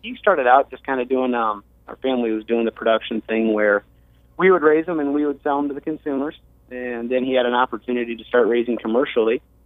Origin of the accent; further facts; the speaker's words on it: Morton, Illinois, United States; Background is I grew up here in Morton, Illinois, went out to college at ICC, and then over to ISU